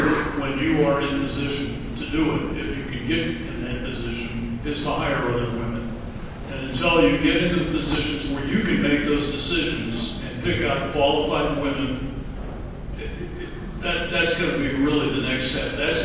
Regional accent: New York, United States; First Set, New York.

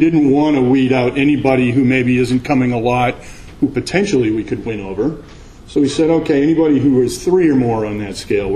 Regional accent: Boston, Massachusetts, United States; I'm from Boston, so I picked the Red Sox as this case.

